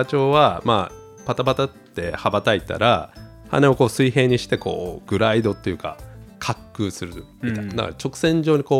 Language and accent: Japanese; Yokohama, Kanagawa, Japan; 俺もその小学生のその辺の時に横浜で生まれ育ったけど、